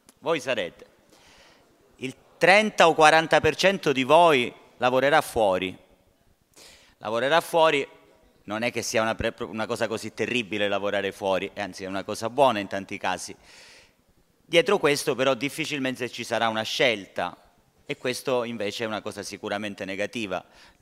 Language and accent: Italian; Palermo, Sicily, Italy; Io abito a Ballarò, sono palermitano come voi